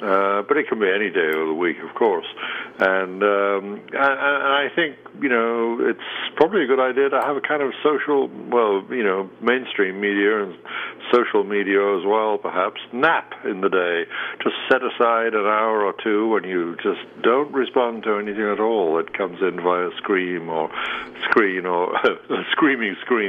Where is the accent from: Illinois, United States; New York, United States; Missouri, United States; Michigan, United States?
New York, United States; I gained only from the New York Times, my hometown newspaper, today.